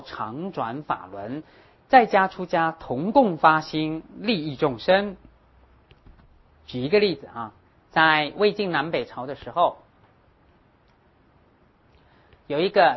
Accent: Taiwan; accent: Hakka; first language Hakka; 我是客家人，我会用客家话讲啊，我客家话是我的母语，我会用客家话讲经，但是我的台语啊，公美烂邓，我的台语是很差，

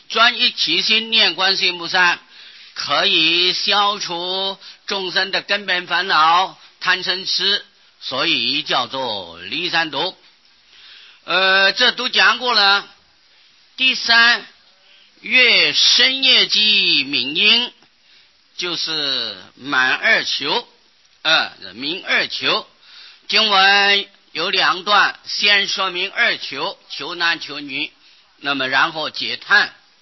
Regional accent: China; 尤其我们中国人，不孝有三，无后为大

